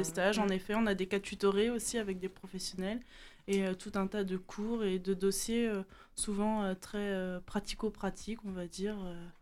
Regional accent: Brittany, France; Moi, je viens de Bretagne, par exemple.

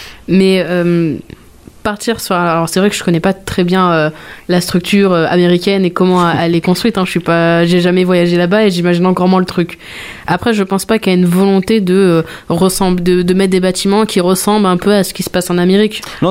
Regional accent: Rouen, Normandy, France; Moi, je sais que quand j'ai grandi à la Grand-Mare, mon bâtiment, il a été démoli

